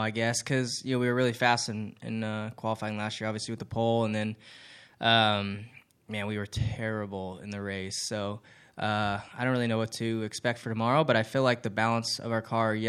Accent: California, United States; also born or lived in Southern US; I'm from California, but I've spent enough time in the South that 100 degrees here is not a big deal.

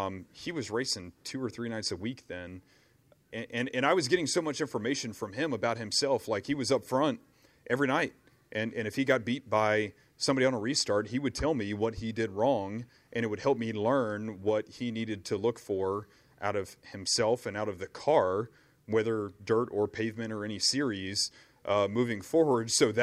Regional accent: East Coast, United States; I grew up pavement racing on the East Coast.

